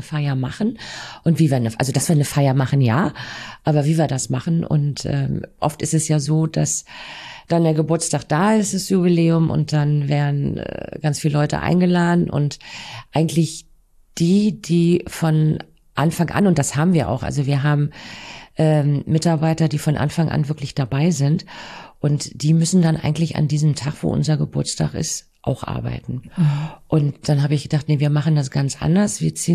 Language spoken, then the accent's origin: German; Tangermünde, Saxony-Anhalt, Germany; moved away; also born or lived in Bremen; Und ich bin in Tangermünde geboren, bin da auch groß geworden und bin dann mit meiner Schwester kurz vor Mauerfall in den Westen abgehauen nach Bremen